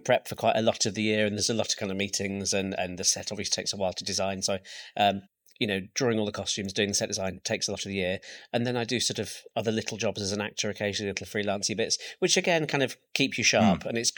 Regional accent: Derby, East Midlands, United Kingdom; Because I'm from Derby originally

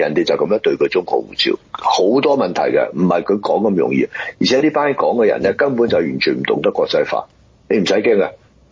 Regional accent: United States; 我哋喺美國長大嘅人

